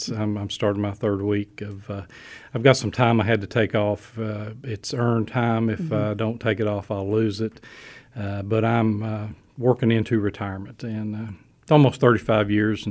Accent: Olive Hill, Kentucky, United States; And it goes back to Olive Hill, my hometown.

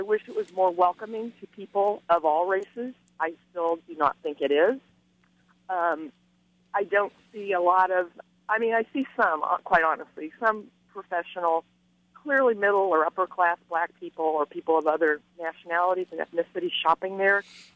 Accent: Topeka, Kansas, United States; I'm from Topeka. We used to come up there to shop.

